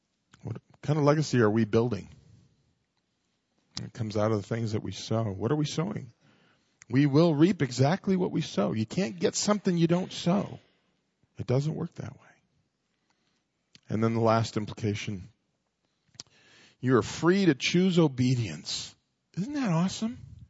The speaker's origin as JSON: {"language": "English", "country": "Mexico", "said": "I'm from Mexico, and I thought it was okay"}